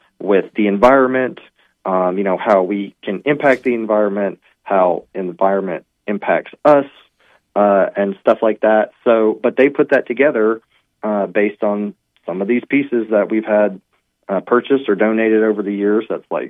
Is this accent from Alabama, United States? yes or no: yes; Hartsville, Alabama, United States; Yeah, so I'm from Hartsville originally.